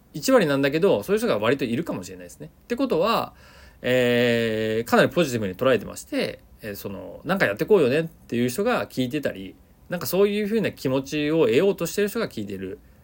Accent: Nagoya, Aichi, Japan; 名古屋っていうね、地元は名古屋なんですが、スタートアップ不毛の地というふうに、まあ、揶揄されてるのか、 自称してるのか分かりませんが

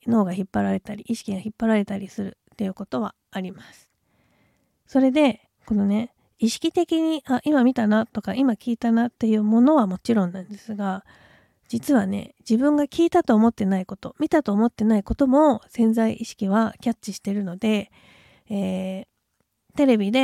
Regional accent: Tohoku, Japan; 私はまあ東北出身なので東北の震災の時とかも、記憶に残っていて忘れられないですけれども

